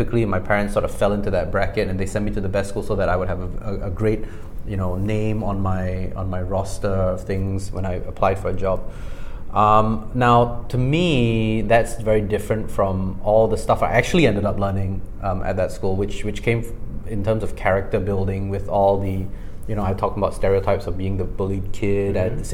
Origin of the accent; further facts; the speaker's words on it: Singapore; also born or lived in United Kingdom; I'm from Singapore.